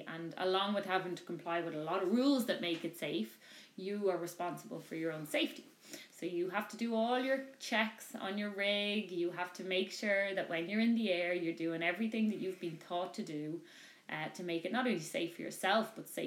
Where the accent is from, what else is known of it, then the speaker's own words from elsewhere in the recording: Ireland; I am Irish. I've lived in Ireland my whole life.